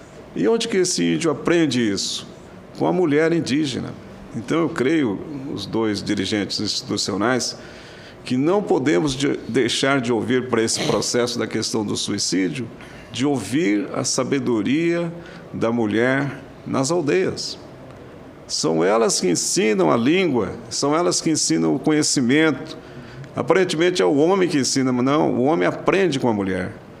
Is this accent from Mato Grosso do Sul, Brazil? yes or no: yes; Taunay, Mato Grosso do Sul, Brazil; Eu peguei esse tempo, quando era criança, lá na minha aldeia, em Taunay, Toné, como se diz em francês.